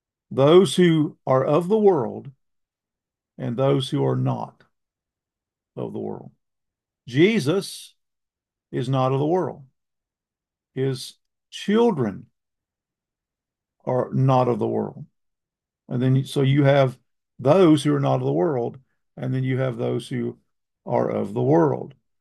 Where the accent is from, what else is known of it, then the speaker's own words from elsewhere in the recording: the South, United States; accent: southern; But when I moved to Minnesota, the longer I was there, my southern accent, of which I am very proud, went away.